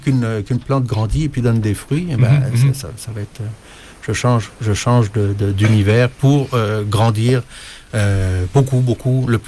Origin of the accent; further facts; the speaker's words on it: France; accent: French; now in Quebec, Canada; J'ai dit, sans l'accent, parce que je suis français.